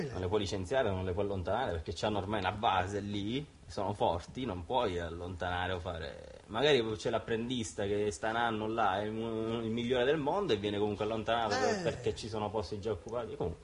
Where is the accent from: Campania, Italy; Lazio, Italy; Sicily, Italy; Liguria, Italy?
Sicily, Italy; e io sono siciliano e si è creato questo alchimia.